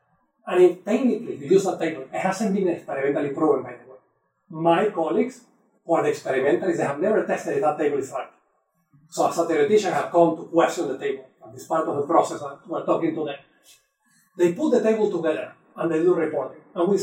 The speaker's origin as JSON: {"language": "English", "town": "Caracas", "region": "Capital District", "country": "Venezuela", "tie": "born or raised there", "second_language": "English", "lives_now": "Hanover, United States", "said": "room temperature where I grew up in Caracas, Venezuela, Caribbean, tropical, is not the room temperature from New Hampshire"}